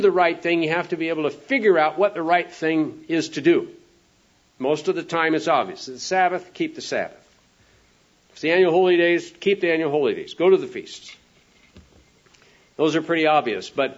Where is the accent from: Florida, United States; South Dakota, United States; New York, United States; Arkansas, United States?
South Dakota, United States; And being a landlubber that I grew up being in South Dakota, I had no clue how in the world you could possibly sail into the wind.